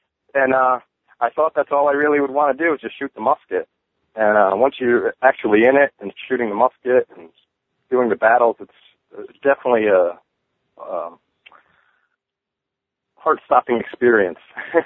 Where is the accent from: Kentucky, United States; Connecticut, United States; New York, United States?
Connecticut, United States; Well, I grew up in Connecticut, you know, very historical state.